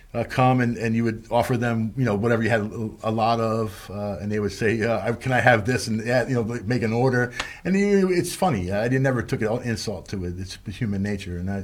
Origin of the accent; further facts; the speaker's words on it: Baltimore, Maryland, United States; I'm from Baltimore originally.